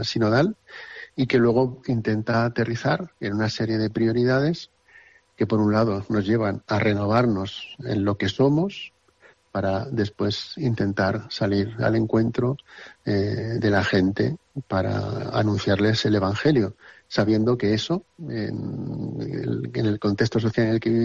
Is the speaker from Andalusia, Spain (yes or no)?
no; Aragon, Spain; Yo al final vengo desde Aragón